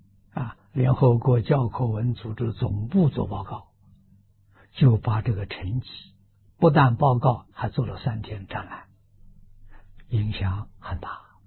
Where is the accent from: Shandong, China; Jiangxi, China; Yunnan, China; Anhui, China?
Anhui, China; Lujiang; 在我的老家安徽庐江汤池小镇